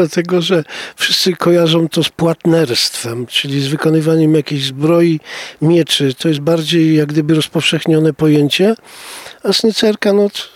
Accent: Janki, Masovian Voivodeship, Poland; born there; Ja urodziłem się pod Warszawą w Jankach. Tam, gdzie w tej chwili stoi IKEA i te wszystkie zabudowania, te wszystkie pawilony handlowe, po lewej stronie drogi z Kielc w kierunku Warszawy

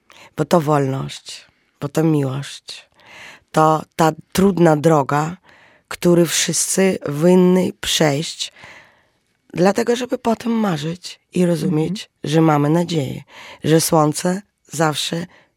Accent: Ukraine; jestem z Ukrainy i w trakcie tej wojny już 2 lata mieszkam w Ukrainie. Tylko przyjeżdżam na pracę albo coś tak, że mieszkam między krajami, Polską

